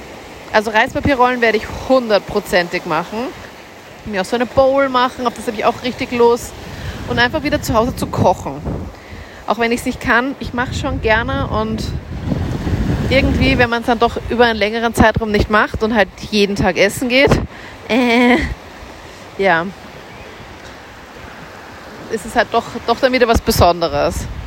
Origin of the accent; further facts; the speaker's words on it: Austria; Das sind auch so die Strände, wo man als Österreicher einfach am nächsten ist und einfach super schnell hinkommt.